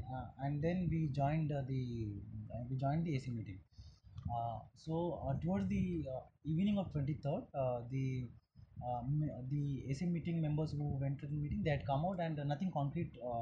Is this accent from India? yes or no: yes; Warangal, Telangana, India; I am from Warangal district, Telangana.